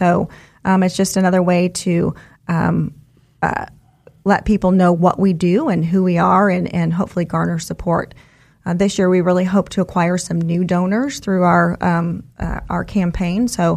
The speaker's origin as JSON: {"language": "English", "town": "Omaha", "region": "Nebraska", "country": "United States", "lives_now": "Wichita, United States", "said": "I'm from Omaha, Nebraska."}